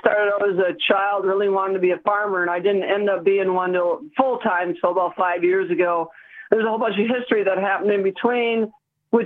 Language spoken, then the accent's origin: English; Watertown, Wisconsin, United States; I didn't grow up here. I grew up outside of Milwaukee. Near Watertown.